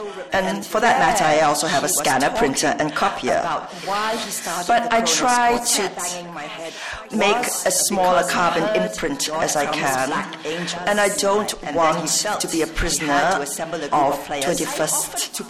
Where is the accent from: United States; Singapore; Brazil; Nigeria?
Singapore; I'm from Singapore, and I much prefer fans.